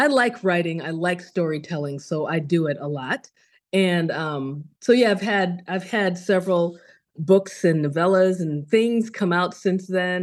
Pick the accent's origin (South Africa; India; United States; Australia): United States; So I'm Nigerian American. Both of my parents are Igbo.